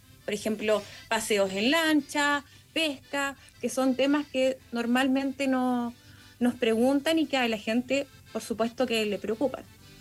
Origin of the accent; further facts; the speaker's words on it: Patagonia, Chile; como yo creo que como todo chileno y patagón, tenemos un cierto temor